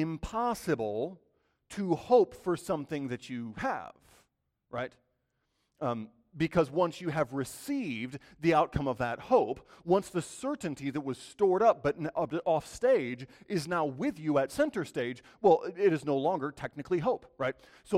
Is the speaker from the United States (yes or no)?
yes; Michigan, United States; And you know, I'm from Michigan, but I don't really like these guys all that much.